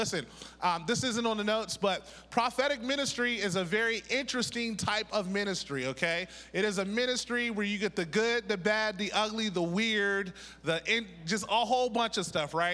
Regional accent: Wilkinsburg, Pennsylvania, United States; I'm from Pittsburgh. I'm from a place called Wilkinsburg.

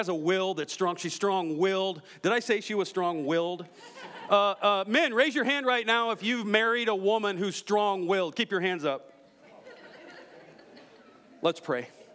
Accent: Iowa, United States; Hey, so I'm from Iowa.

